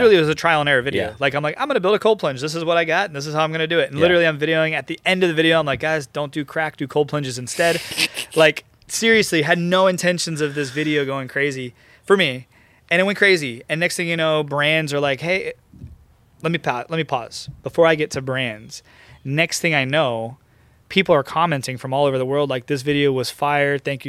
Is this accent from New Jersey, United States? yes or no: no; Florida, United States; I grew up in Florida, and the coldest water I'd ever been in was 70 degree spring water.